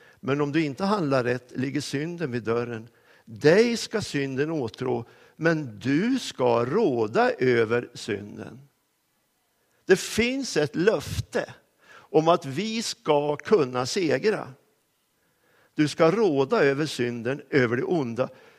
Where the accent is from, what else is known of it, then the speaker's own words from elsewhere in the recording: Söderfors, Uppsala County, Sweden; Jag växte upp på bruket i Söderfors i norra Uppland.